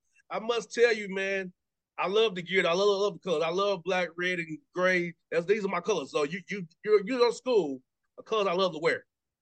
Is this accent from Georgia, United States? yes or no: yes; Atlanta, Georgia, United States; growing up in Atlanta, you know, the Falcons, the Hawks, they're all that black, red base, the Braves are navy and red.